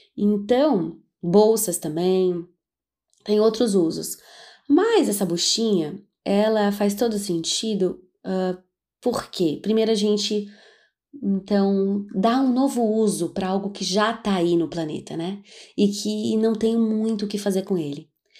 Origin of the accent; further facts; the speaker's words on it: Florianópolis, Santa Catarina, Brazil; Como nós somos de Floripa, uma cidade litorânea, uma ilha